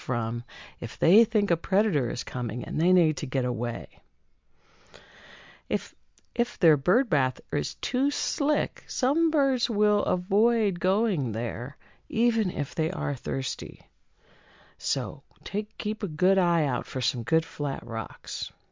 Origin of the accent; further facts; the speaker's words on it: Midwest, United States; moved away as an adult; also born or lived in Seattle; I grew up in the Midwest, and I set off on a journey when I was 20 years old to live in the desert. But I kind of got blown off course, and I ended up in Seattle. And I stayed there for 40 years.